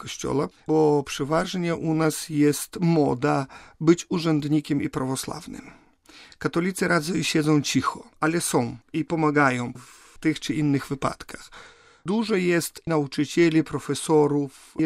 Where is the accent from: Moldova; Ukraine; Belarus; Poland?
Belarus; Ja pochodzę z takiej wsi, gdzie u nas pół wsi wyjechało prawie do Polski.